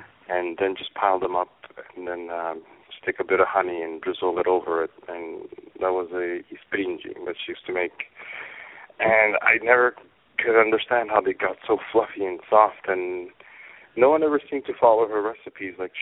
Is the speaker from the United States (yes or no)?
no; Montreal, Quebec, Canada; Growing up in Montreal, there was the Montreal Pool Room